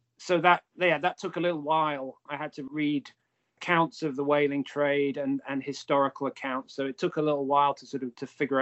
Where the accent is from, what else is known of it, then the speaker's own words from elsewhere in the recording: Hull, Yorkshire and the Humber, United Kingdom; okay, well, I'm from Hull, so maybe even though it was 100 years in the past, I have some kind of connection that can get me into the story.